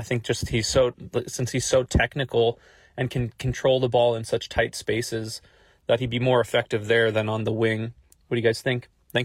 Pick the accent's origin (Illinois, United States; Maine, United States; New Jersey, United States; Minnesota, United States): Minnesota, United States; St. Paul; I'm from St. Paul, Minnesota.